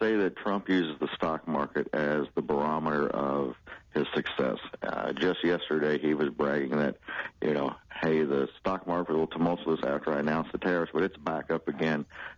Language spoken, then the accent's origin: English; Kentucky, United States; even when I go to my home state of Kentucky to purchase a weapon